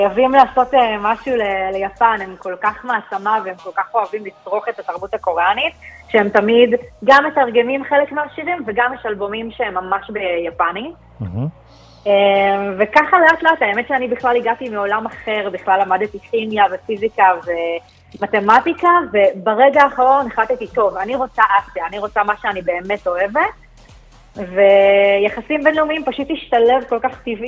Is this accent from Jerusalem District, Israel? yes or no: yes; Jerusalem, Jerusalem District, Israel; ירושלמית. למדתי באוניברסיטה העברית יחסים בינלאומיים ומזרח אסיה